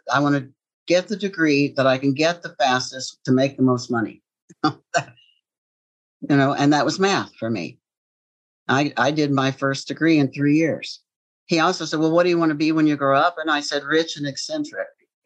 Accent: Appalachia, United States; my parents were not college educated and I grew up dirt poor in Appalachia and I was just driven to succeed.

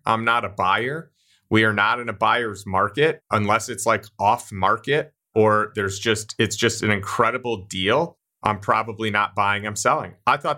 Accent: Chicago, Illinois, United States; You know, he grew up in Chicago. I grew up in Chicago.

